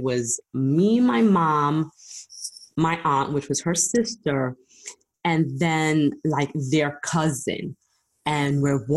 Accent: Brooklyn, New York, United States; I grew up in Brooklyn, and Brooklyn was the equivalent of the Bronx when you grew up, right?

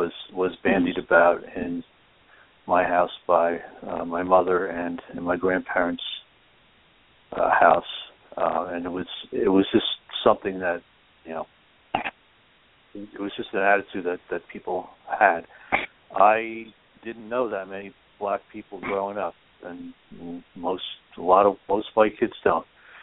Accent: Ridgefield Park, New Jersey, United States; also born or lived in North Bergen; I was born in Jersey City. My parents had an apartment in North Bergen, which is just a few miles north of Jersey City. And then when I was about 3, they bought their first house in Richfield Park

